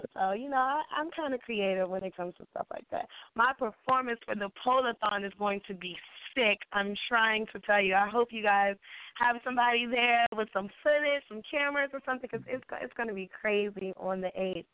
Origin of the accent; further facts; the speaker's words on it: Maryland, United States; I'm from Maryland.